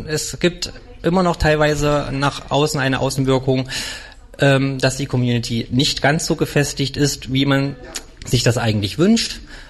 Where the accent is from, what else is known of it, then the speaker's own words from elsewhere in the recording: Germany; ich komme aus der Nähe von, ein bisschen weiter weg von Hamburg.